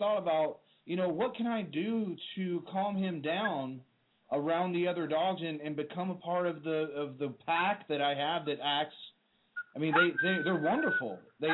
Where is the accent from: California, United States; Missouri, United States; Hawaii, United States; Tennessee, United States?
Tennessee, United States; Chattanooga; So I went to Boyd Buchanan High School, a little small private school there in Chattanooga.